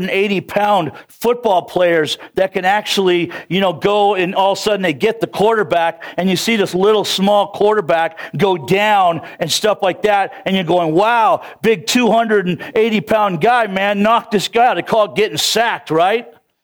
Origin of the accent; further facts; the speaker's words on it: California, United States; I thought the whole world had an accent, but not me. I'm from California, you know. And then I come out here and I got enlightened.